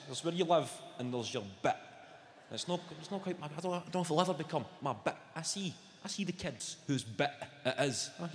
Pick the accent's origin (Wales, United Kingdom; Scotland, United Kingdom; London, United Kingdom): Scotland, United Kingdom; Clydebank; I grew up in a council house. I grew up in Clydebank. A couple of people know that.